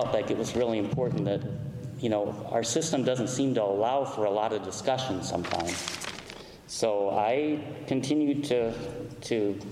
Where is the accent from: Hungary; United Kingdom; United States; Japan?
United States; Rockford, Illinois; He's from my hometown of Rockford, Illinois.